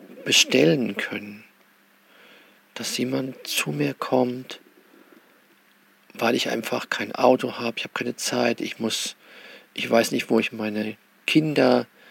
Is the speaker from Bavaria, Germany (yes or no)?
yes; Würzburg, Bavaria, Germany; ich bin ehemaliger Würzburger. Ich komme also aus Würzburg, kenne ich mich sehr gut aus.